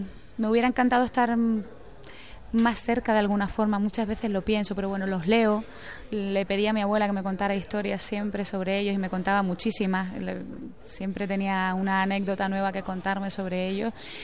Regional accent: Canary Islands, Spain; born there; yo nací en Canarias y aunque me he criado con mi abuela

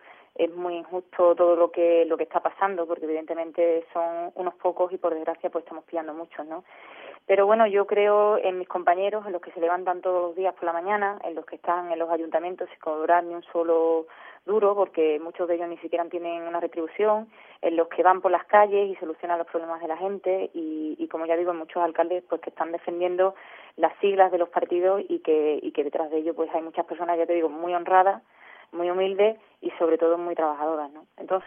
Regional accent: Écija, Andalusia, Spain; porque yo soy de Écija, entonces tenía que estudiar fuera, en Sevilla, a 100 kilómetros de mi pueblo, ¿no?

